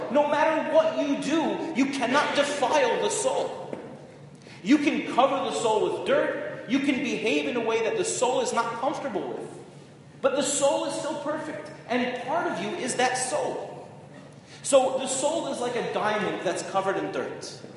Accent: Lawrence, New York, United States; So I grew up in Lawrence, New York, not far from Rav Weinberger.

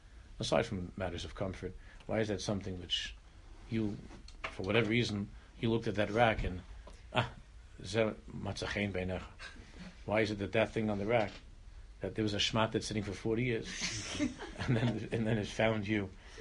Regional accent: Ireland; Anyway, it's the nafkim. I'm an Irish guy. Both expressions are Irish.

